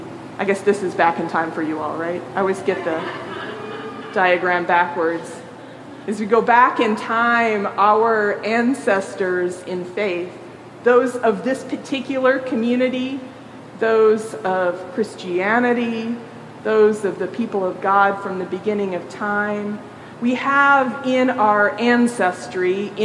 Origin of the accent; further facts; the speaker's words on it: Nebraska, United States; I grew up in Nebraska, where so much of the land was plowed up to turn into farm